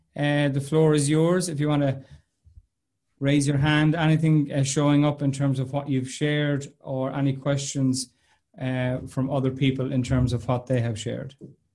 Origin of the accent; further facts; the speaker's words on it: Arigna, Connacht, Ireland; accent: Arigna; and that happens to me with my lovely Arigna accent